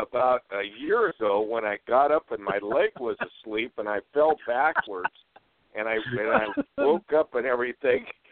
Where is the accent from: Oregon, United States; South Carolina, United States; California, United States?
Oregon, United States; Portland; I've always had my residence in Oregon. I grew up in Selwood, and I loved it, and I stayed there 49 years.